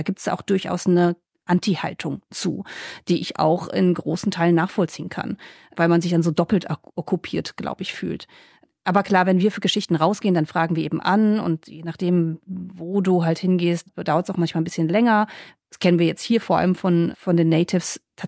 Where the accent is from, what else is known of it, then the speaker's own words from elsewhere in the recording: Hesse, Germany; Das fällt mir jetzt als Hessin so ein bisschen schwerer.